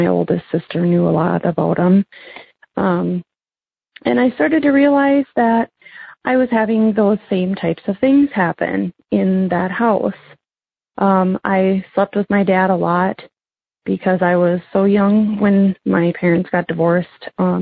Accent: Minnesota, United States; I'm from Minnesota.

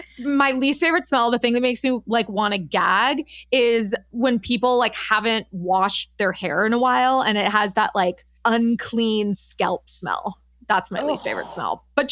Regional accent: Los Angeles, California, United States; I grew up in Los Angeles. I don't like them.

